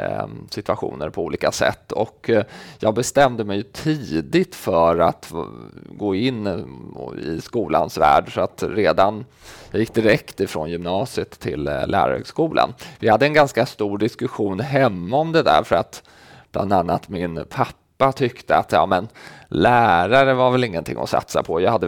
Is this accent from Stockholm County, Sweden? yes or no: yes; Skärholmen, Stockholm County, Sweden; Jag är uppväxt ute i Skärholmen, som ju klassificerat som ett utsatt område.